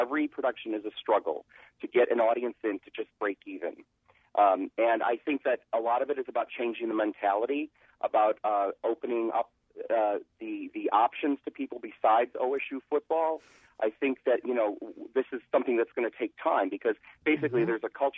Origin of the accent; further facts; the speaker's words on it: Chicago, Illinois, United States; also born or lived in New York City; now in Columbus, United States; I am also from Chicago.